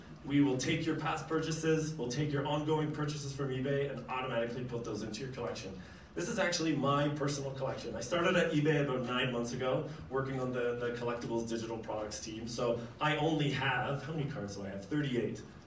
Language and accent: English; Canada; I grew up in Canada